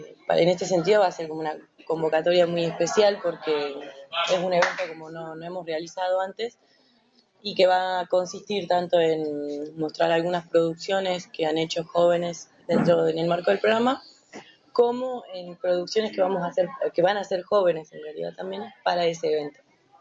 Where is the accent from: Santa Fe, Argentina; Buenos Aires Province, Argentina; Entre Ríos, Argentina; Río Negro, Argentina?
Buenos Aires Province, Argentina; Mar del Plata; also born or lived in Salta; Crecí en Mar del Plata.